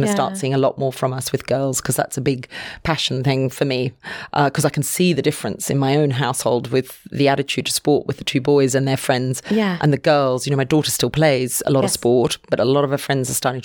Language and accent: English; Singapore; because I grew up in Singapore.